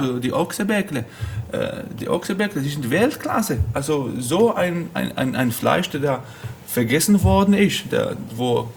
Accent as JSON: {"language": "German", "country": "Italy", "second_language": "German", "said": "Und Italien, meine Heimat."}